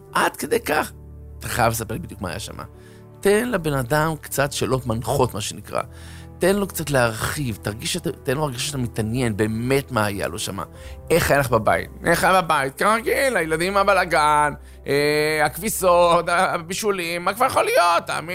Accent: Herzliya, Tel Aviv District, Israel; אתה יודע שגם אני גדלתי בהרצליה? ואני אגיד, וואי, גם אני

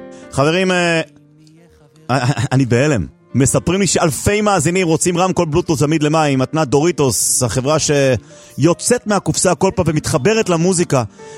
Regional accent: Netherlands; Hebrew is a second language; אבל לפחות אף פעם משלחות הולנדיות לא מבטלות, אני הולנדי.

